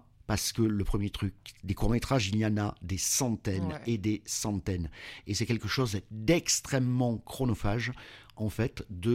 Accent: Toulouse, Occitanie, France; Donc, on a décidé, comme on est feignant, parce qu'on est toulousain

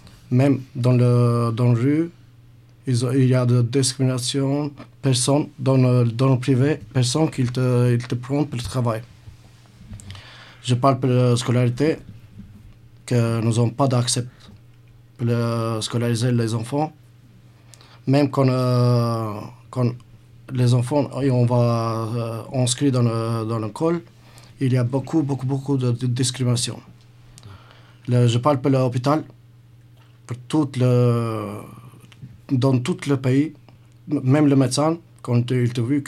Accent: Albania; French is a second language; je viens de même moi d'Albanie, mais je suis de la communauté rom. Alors, j'ai mon famille qui habite en Albanie

